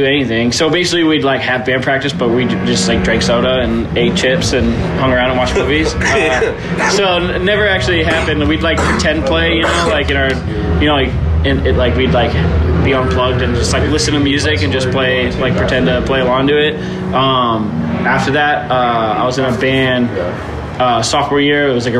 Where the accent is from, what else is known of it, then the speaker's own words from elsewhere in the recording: Massachusetts, United States; moved away as an adult; now in California, United States; Massachusetts. Yeah.